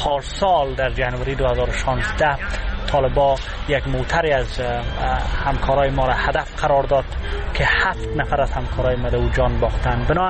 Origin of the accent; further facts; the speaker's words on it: Kabul, Afghanistan; ما از کابل آمدیم تا در این برنامه با دوستای دیگه از 10 کشور منطقه قفقاز و آسیای میانه با هم صحبت کنیم